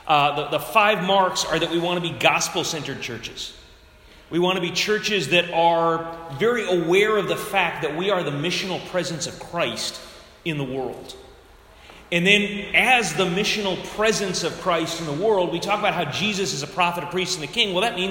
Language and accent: English; Georgia, United States; So first up, my parents are both from Rhode Island, but I was raised in Georgia. And so I was raised as a Yankee in the South.